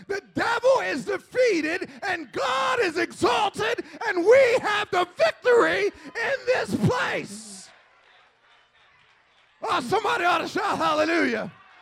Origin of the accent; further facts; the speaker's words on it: Philadelphia, Pennsylvania, United States; You have to realize that I am a boy from Tasker Projects.